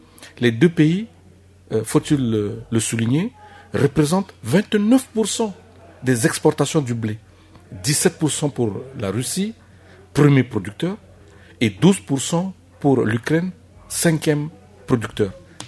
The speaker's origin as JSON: {"language": "French", "country": "Central African Republic", "said": "observez chez nous en Centrafrique"}